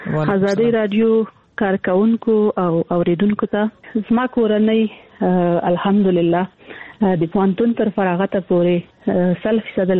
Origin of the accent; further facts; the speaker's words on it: Kandahar, Afghanistan; also born or lived in Kabul; زه د کندهار یم